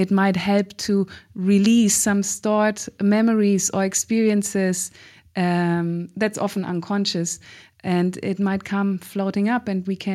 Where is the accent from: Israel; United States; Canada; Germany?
Germany; Many people ask me, where are you from? You're singing in Hebrew. I say, I'm German.